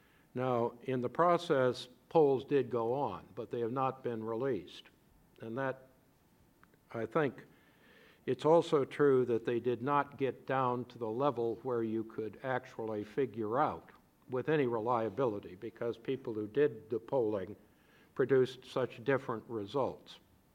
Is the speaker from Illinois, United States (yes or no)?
yes; Chicago, Illinois, United States; And I come from Chicago